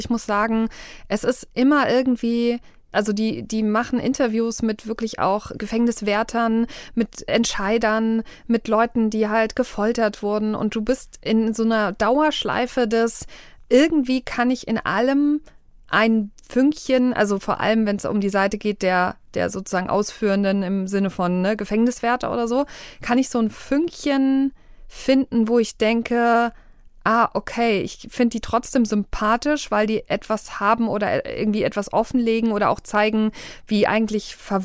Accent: United States; das waren wir Amerikaner, die das gemacht haben.

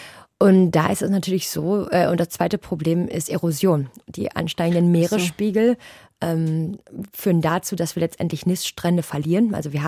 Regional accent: Germany; Deutsche sind sehr direkt. Ich glaube, ich bin auch nochmal als Deutsche noch direkter als andere Menschen.

